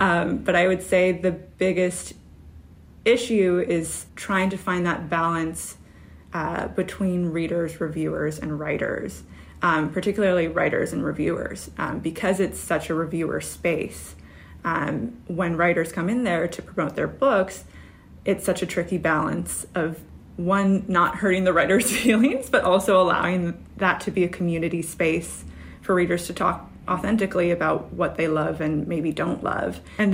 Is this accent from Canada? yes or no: no; Philippines; As a Filipino person, it's so hard for some reason to find books by Filipinos.